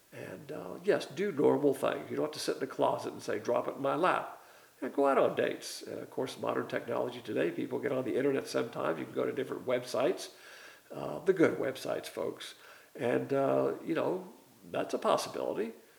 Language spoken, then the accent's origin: English; the South, United States; It's simply custom. It's our culture. As a Southerner, that's what you do.